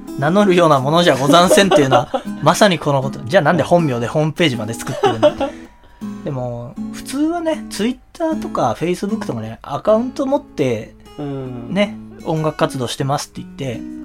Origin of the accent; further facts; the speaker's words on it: Gunma, Japan; moved away as an adult; 僕は群馬出身で